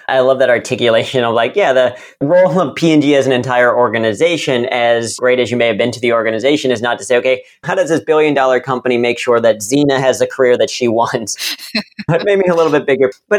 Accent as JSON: {"language": "English", "town": "Cincinnati", "region": "Ohio", "country": "United States", "tie": "born or raised there", "said": "at least growing up in Cincinnati, right? It's a global headquarters, you have it."}